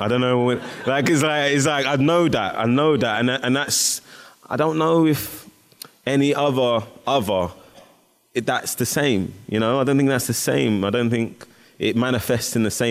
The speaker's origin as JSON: {"language": "English", "region": "England", "country": "United Kingdom", "said": "bro, I'm English. I don't care about basketball, man."}